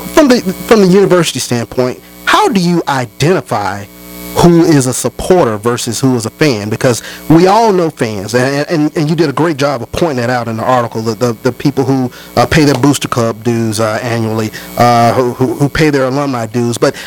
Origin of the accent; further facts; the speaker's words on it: Jackson, Mississippi, United States; my hometown, Jackson, Mississippi, they love when Jag Nation comes to Jackson.